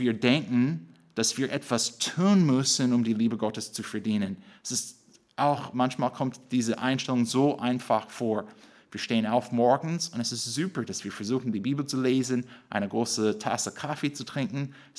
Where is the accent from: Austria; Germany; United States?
United States; German is a second language; für mich als Amerikaner